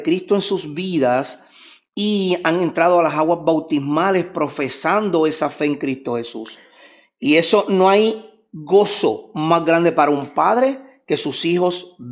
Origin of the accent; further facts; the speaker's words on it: Gurabo, Puerto Rico; also born or lived in Caguas; soy natural del pueblo de Gurabo, aunque nací en Caguas, Puerto Rico. Soy natural del pueblo de Gurabo. Me crié en el barrio Jaguar, que es donde vivo actualmente con mi esposa y mi familia.